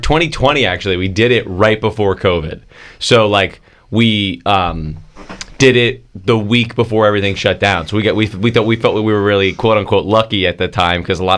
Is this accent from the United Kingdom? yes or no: no; Cranford, New Jersey, United States; I'm from New Jersey, a little town called Cranford